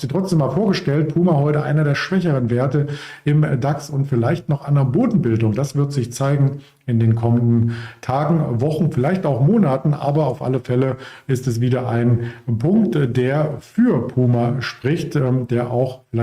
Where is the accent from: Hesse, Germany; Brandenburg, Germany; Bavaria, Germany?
Brandenburg, Germany; Potsdam; Ich zum Beispiel kannte es nicht als Potsdamer, als Berliner. Hier ist auch München sehr weit weg